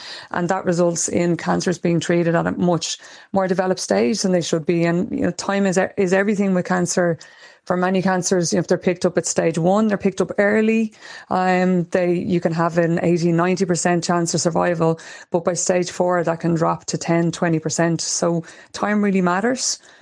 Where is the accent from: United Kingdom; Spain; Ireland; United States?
Ireland; for us as Irish people, is that the majority of us, yourself and myself included, Sean, have pale Irish skin.